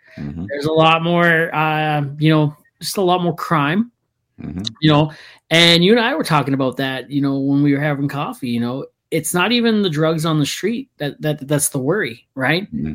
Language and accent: English; Ontario, Canada; now in Edmonton, Canada; We came from Ontario. We went to BC, Saskatchewan, Edmonton. Lived here for 6 years, and then we moved back to Ontario for a little bit. And then when we came back, we went to Calgary, right? And we were there for 2 years.